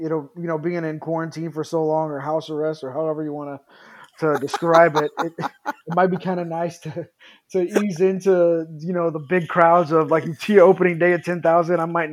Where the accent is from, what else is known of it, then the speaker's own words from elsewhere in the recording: Kansas, United States; I actually grew up coming down to Wichita quite a bit between Wichita and Topeka and Kansas City for different things.